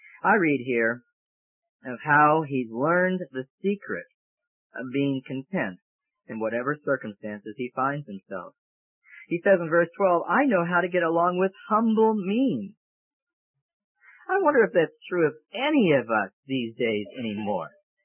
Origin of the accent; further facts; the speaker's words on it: California, United States; And that seems strange from the neighborhood that I grew up in Southern California, because it was a bustling area